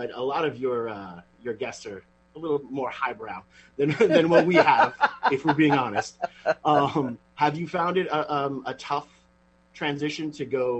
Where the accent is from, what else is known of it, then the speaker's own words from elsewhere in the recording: New York, United States; I grew up on Long Island.